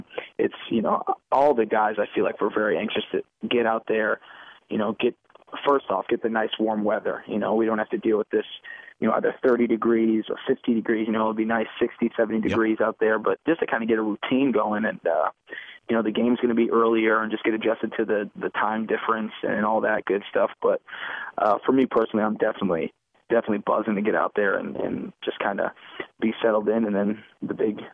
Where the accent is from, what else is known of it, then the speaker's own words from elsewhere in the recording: Minnesota, United States; You know, I grew up in Minnesota. She grew up in Kansas City, both very similar, Midwest cities.